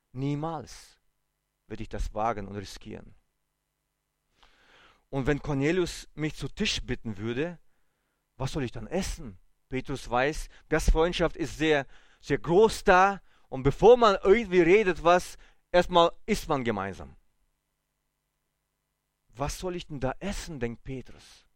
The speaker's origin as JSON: {"language": "German", "country": "Germany", "said": "Okay, ich komme aus Deutschland, ich hatte Angst, ich habe berechtigte Angst gehabt, aber er aus Weißrussland."}